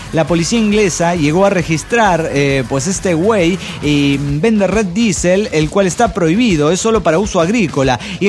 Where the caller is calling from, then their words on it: Buenos Aires, Argentina; de Buenos Aires, Argentina.